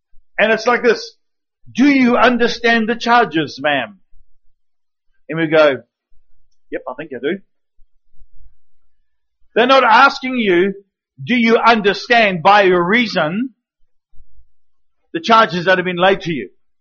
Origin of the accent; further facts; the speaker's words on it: New Zealand; I'm a New Zealander.